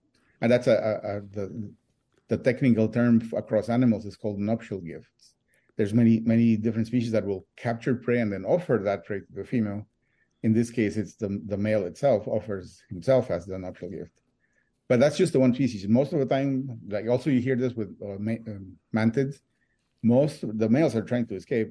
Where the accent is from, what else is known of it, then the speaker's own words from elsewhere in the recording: Costa Rica; I'm from Costa Rica initially, and I took a spider course in Costa Rica.